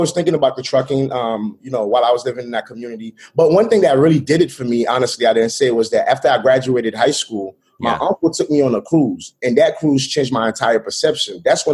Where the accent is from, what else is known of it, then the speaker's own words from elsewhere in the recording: Brooklyn, New York, United States; And it was really tough growing up in Brooklyn